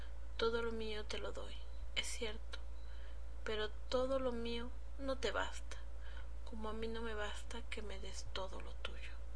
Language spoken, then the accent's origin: Spanish; Mexico; en mi país, en México, se celebra el 15 de septiembre